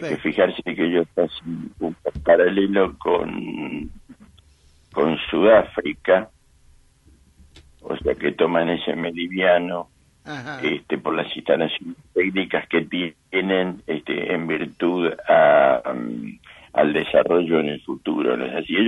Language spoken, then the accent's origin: Spanish; Argentina; creo que soy el único argentino